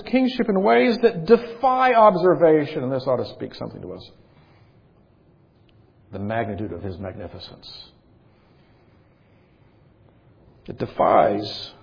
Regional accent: Texas, United States; I was born and raised in Texas, so the whole thing seems sort of absurd to me.

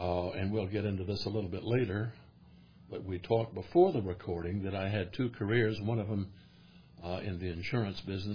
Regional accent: Charlotte, North Carolina, United States; I look back at the age of five, again from my hometown of Charlotte, and that's where I began my formal education in kindergarten at the largest ARP church in Charlotte.

